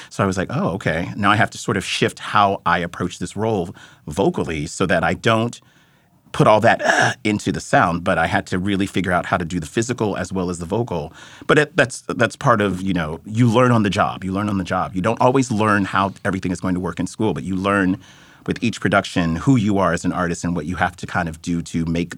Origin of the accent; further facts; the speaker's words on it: Columbus, Ohio, United States; Originally, I'm from Columbus, Ohio.